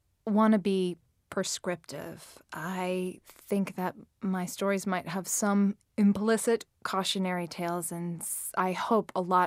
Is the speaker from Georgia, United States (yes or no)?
yes; Atlanta, Georgia, United States; I grew up in Atlanta in the 80s, and I went to a wonderful public high school called North Springs High School.